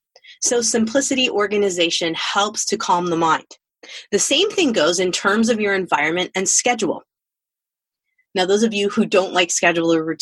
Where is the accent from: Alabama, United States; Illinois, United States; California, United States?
Illinois, United States; so our folks in Illinois, in my home state.